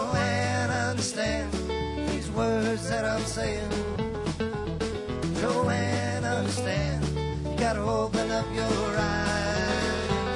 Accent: Wyoming, United States; We come from Wyoming in the Bighorn Mountains, and we've been out here wandering around for over a week now

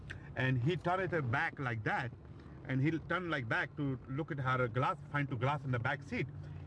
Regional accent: India; English is a second language; But I told them that I am Sikh, I am Indian, I am not terrorist.

